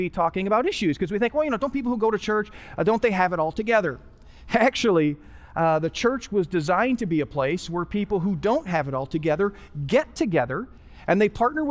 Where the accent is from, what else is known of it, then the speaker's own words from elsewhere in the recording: Wisconsin, United States; also born or lived in California / Florida; I lived in California for a while, lived in Florida for a while, okay? Even though I grew up in Wisconsin.